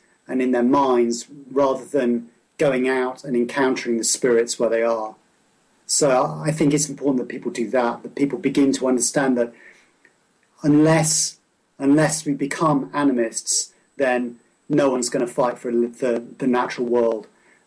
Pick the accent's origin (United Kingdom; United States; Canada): United Kingdom; South West England; So I grew up in Cornwall in a pretty raw elemental environment.